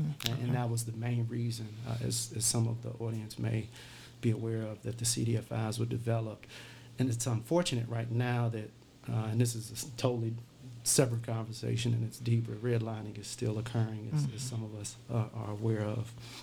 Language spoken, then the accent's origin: English; Markham, Illinois, United States; born and raised in Markham, went to school out in the south suburbs at Thornwood High School, attended Northern Illinois University, received my master's from Keller Graduate School of Management at DeVry